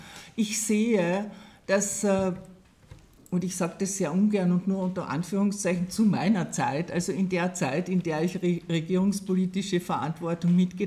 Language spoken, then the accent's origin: German; Carinthia, Austria; die Konflikte, die wir erlebt haben, eigentlich sehr hautnah als Kärntner